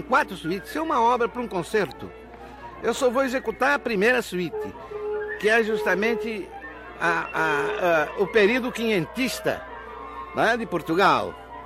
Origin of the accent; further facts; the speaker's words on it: Rio de Janeiro, Brazil; Eu tenho que saudar primeiro gente da minha terra, carioca